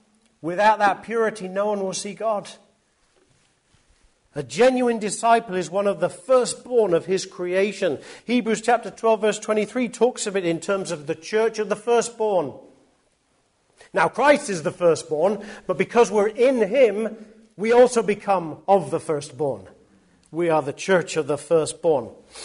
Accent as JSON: {"language": "English", "region": "England", "country": "United Kingdom", "said": "I'm an Englishman, I have a British passport"}